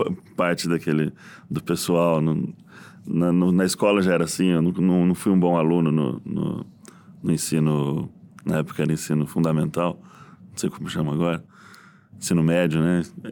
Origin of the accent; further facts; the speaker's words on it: Londrina, Paraná, Brazil; Quando eu era jovem, em Londrina ainda, a gente fazia muito churrasco com os amigos.